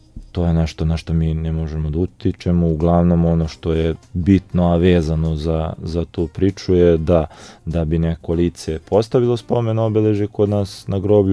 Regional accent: Kragujevac, Šumadija and Western Serbia, Serbia; Kod nas u Kragujevcu to nije slučaj

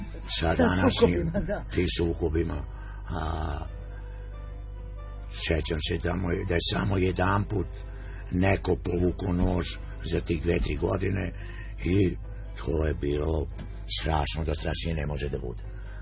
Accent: Belgrade, Serbia; Pa na Fontani, tu sam od 57. godine.

